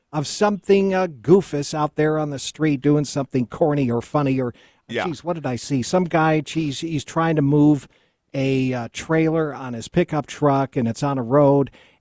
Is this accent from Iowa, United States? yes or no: no; New York, United States; born there; now in Reno, United States; I was born in New York State, and I came here. I fell in love with Reno at first sight in 1976.